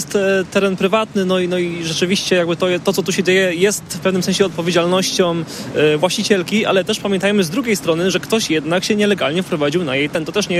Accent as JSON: {"language": "Polish", "town": "Poznań", "region": "Greater Poland Voivodeship", "country": "Poland", "said": "taka praca organiczna, taka, z której my jako poznaniacy jesteśmy znani"}